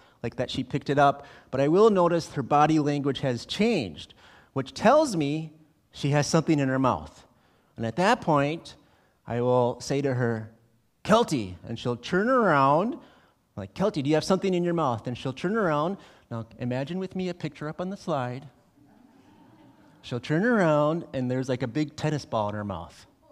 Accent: Minneapolis, Minnesota, United States; Growing up as a boy, we grew up in Minneapolis, and we had huskies

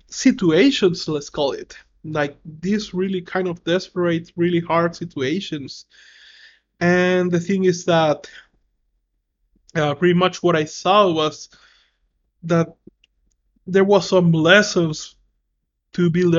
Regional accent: El Salvador; English is a second language; And the reason why I started to learn these things is because, again, I come from El Salvador, and I came from the absolute worst position to start a business.

